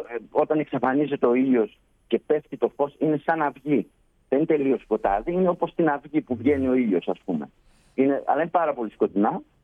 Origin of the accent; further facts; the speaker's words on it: Winnipeg, Manitoba, Canada; Και όταν ακούγανε Καναδά, ας πούμε, ή κατά το Γούνιπεκ και τη Μανιτόπα, δεν ξέρουν τίποτα.